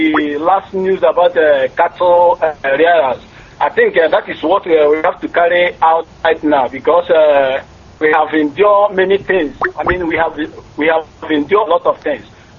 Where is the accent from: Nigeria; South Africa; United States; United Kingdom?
Nigeria; Isu Njaba, Imo; now in Dakar, Senegal; I'm calling from Dakar, Senegal. I'm from Umuduru to Isunjaba in a low sector.